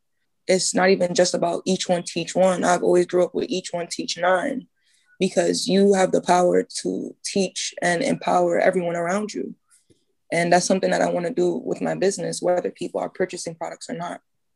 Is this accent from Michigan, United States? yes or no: no; Brooklyn, New York, United States; So I was born and raised in Brooklyn.